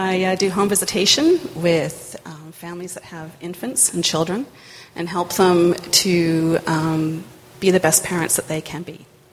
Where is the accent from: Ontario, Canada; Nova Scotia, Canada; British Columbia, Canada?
Ontario, Canada; Toronto; I grew up in Toronto.